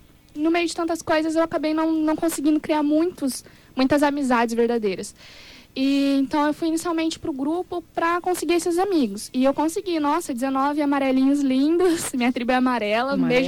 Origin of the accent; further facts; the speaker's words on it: Maringá, Paraná, Brazil; now in Dourados, Brazil; Sou de Maringá, Paraná.